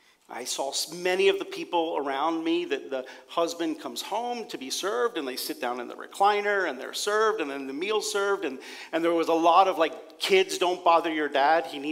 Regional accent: Pennsylvania, United States; So I'll give you a little bit of an understanding of how I grew up. And so, like, I grew up in Pennsylvania, and so the majority of my friends were getting married.

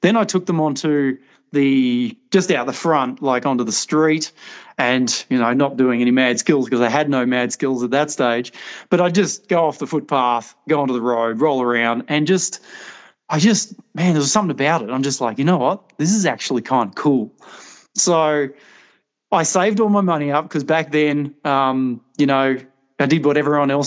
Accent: Tasmania, Australia; I love the fact that I grew up in Tassie.

